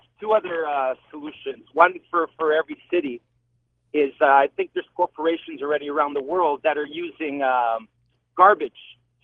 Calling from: Canada; I'm Canadian and actually driving in Michigan

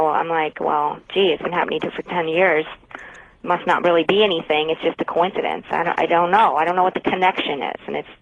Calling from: New Hampshire, United States; New Hampshire.

